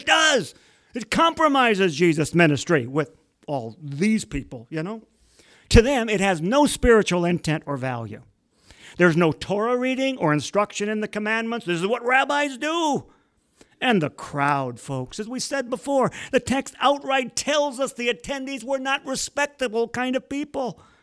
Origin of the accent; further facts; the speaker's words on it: St. Louis, Missouri, United States; we're both from St. Louis and we love the Cardinals and baseball is big to us.